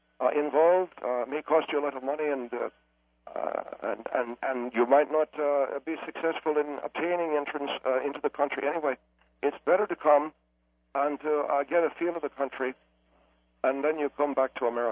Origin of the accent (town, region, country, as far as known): County Meath, Ireland; moved away as an adult; now in United States